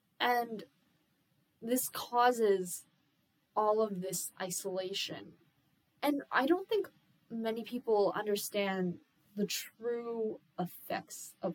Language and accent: English; United States; but also, like, for us being a mixture of Chinese and American and growing up in America with that lens in mind as well.